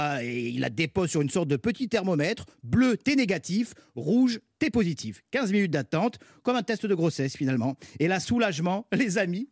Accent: Nice, Provence-Alpes-Côte d'Azur, France; now in Paris, France; J'habite à Paris, mais je suis niçois.

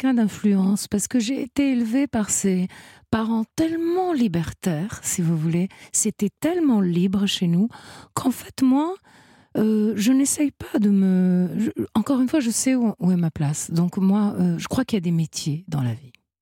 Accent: Italy; now in France; j'ai obtenu ma naturalisation française. Et il faut expliquer quand on est naturalisé français. Donc maintenant, je suis française et italienne, bien sûr. J'ai gardé ma nationalité italienne, j'ai double nationalité.

